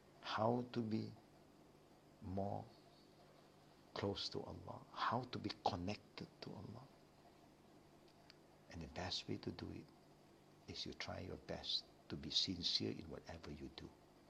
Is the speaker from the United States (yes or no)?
no; Malaysia; So, in our case as Malaysian, there is one fruit that we love so much.